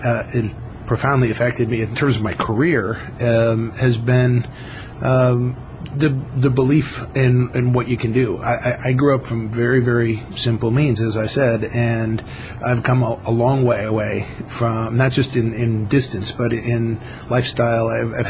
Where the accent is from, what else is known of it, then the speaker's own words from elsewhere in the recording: Appleton, Wisconsin, United States; I grew up in Appleton, Wisconsin, a small town in the northern part of the state.